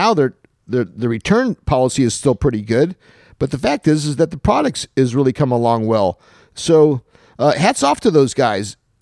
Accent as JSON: {"language": "English", "town": "Utica", "region": "New York", "country": "United States", "said": "You know, I'm a New York guy from Utica"}